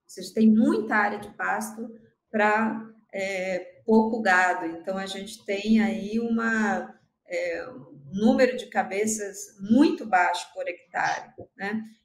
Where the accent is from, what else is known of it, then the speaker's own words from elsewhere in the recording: Amazon, Brazil; eu sou da Amazônia, né? Então, e tenho vivido essa questão há muitos anos